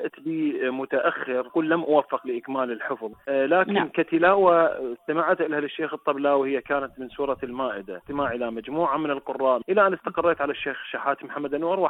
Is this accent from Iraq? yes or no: yes; Al-Midaina, Basra Governorate, Iraq; born there; من مواليد عام 1984، ولدت في البصرة الفيحاء وتحديدا قضاء المدينة، قضاء الشهداء، لأنه قدم الكثير من الشهداء، ومن أسرة أفتخر بأنها أسرة الشهداء